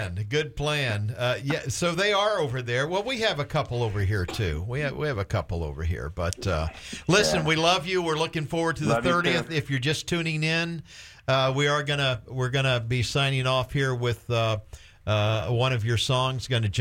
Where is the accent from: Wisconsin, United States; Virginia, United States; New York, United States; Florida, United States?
Florida, United States; Fort Myers; born there; I was born in Fort Myers. Listen, I started out over there